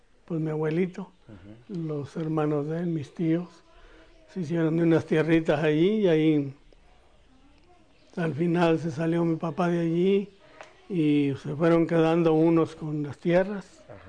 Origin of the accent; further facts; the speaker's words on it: Canatlán, Durango, Mexico; born there; Y nací en Puerto de Cañas, municipio de Canatlán, Durango.